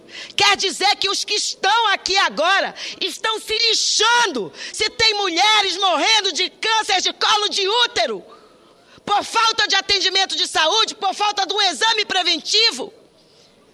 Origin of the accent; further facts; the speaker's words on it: Belém, Pará, Brazil; Lá na minha cidade, na minha capital do Pará, são mais de 10 ações entre a civil pública.